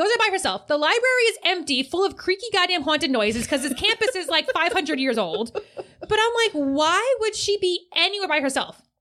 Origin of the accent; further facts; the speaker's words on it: New York, United States; Maybe because I'm from New York, we don't trust people, but.